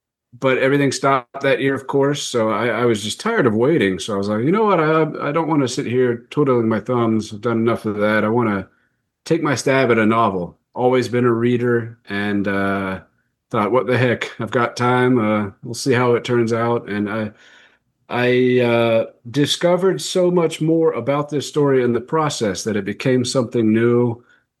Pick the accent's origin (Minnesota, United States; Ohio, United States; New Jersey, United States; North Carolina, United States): North Carolina, United States; Raleigh; born there; I was born in Raleigh, North Carolina, so it's not exactly a company town as related to the arts.